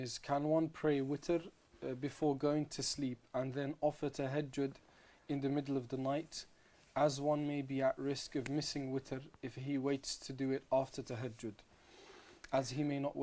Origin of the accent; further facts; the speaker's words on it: Sierra Leone; I am from Sierra Leone, and almost all Muslims are not allowed to eat the monkeys.